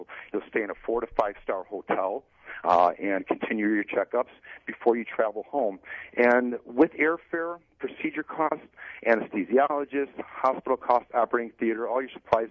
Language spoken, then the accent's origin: English; Chicago, Illinois, United States; Great to be with you today in my hometown of Chicago.